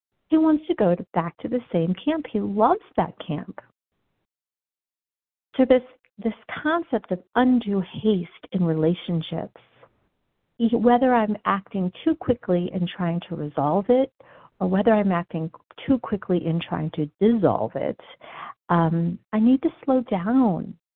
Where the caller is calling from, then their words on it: Denver, Colorado, United States; I'm calling from Denver, Colorado.